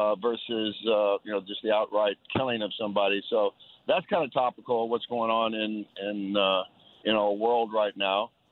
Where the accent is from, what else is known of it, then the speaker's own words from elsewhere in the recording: Texas, United States; also born or lived in Oklahoma; I was born in Oklahoma, kidnapped by my parents and held hostage down here in Texas.